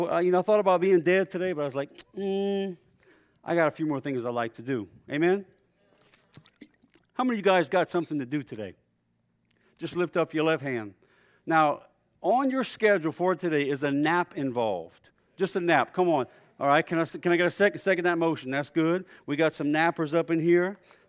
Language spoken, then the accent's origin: English; Louisiana, United States; So guys, just be in prayer for my home state, Louisiana.